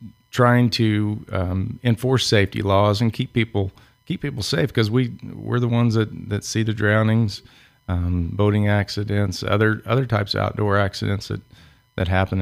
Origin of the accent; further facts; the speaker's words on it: Indiana, United States; Grew up just about three blocks from the Ohio River, so I'm a river rat from down south.